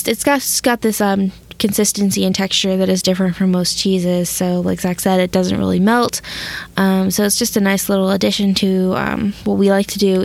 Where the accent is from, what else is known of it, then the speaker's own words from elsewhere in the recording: Georgia, United States; Growing up in Georgia, it was something that, you know, was always a treat for us coming to Pennsylvania